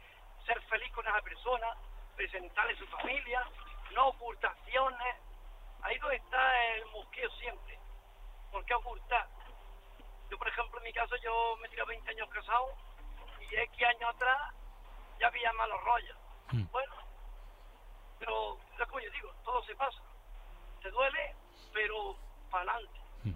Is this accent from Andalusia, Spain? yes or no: yes; Adra, Andalusia, Spain; En Adra, correcto. O ese es mi pueblo.